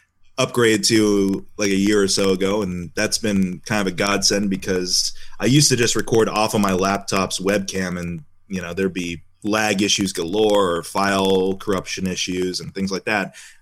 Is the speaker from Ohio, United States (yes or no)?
yes; Ohio, United States; I am from Ohio